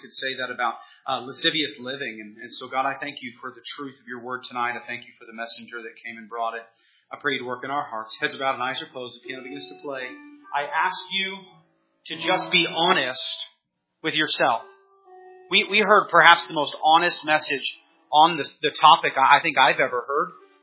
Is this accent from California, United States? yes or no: yes; Napa, California, United States; Yeah, I grew up in Napa. That is the wine capital of the world.